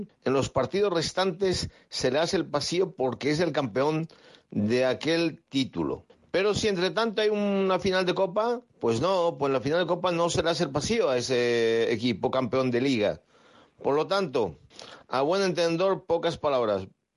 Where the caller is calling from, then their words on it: Tel Aviv, Tel Aviv District, Israel; desde Tel Aviv.